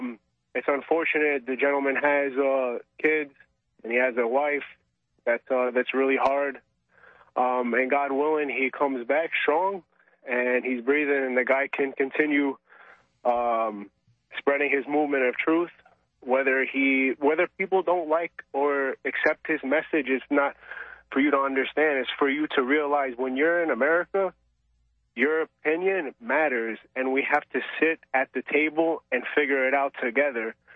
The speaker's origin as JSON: {"language": "English", "region": "New York", "country": "United States", "said": "I'm from New York."}